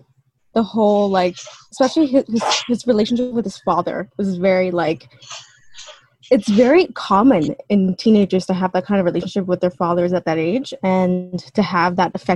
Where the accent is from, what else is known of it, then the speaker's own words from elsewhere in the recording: Edmonton, Alberta, Canada; I'm from Canada, Edmonton, Alberta.